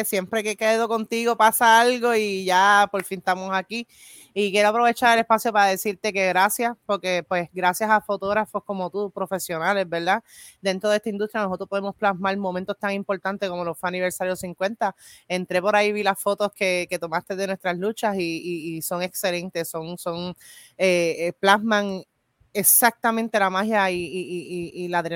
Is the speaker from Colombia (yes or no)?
no; Cabo Rojo, Puerto Rico; also born or lived in Brooklyn, United States; Yo soy nacida en Estados Unidos, yo nací en Brooklyn, Nueva York, pero soy criada en Cabo Rojo, Puerto Rico.